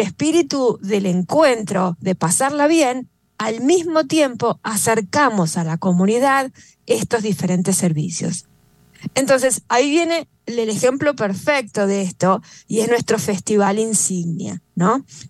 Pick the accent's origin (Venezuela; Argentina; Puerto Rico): Argentina; Tú eres mexicano, yo soy argentina